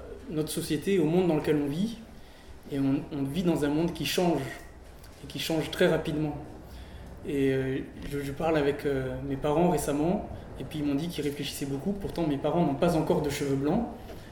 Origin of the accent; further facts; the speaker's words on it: Madagascar; accent: Malagasy; malgache, avec l'accent malgache c'est un peu différent, mais bon, on peut pas tout demander.